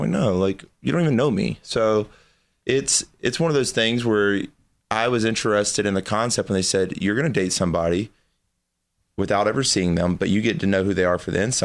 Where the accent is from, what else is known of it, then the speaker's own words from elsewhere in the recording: Heidelberg, Baden-Württemberg, Germany; also born or lived in Fort Polk, United States; So I grew up and raised in Heidelberg, which I just went back there last year